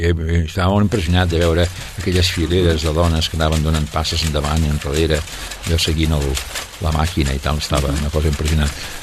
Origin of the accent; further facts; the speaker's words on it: Sabadell, Catalonia, Spain; born there; Doncs vaig néixer al carrer Sant Jaume, número 11, de Sabadell, allà al costat del mercat.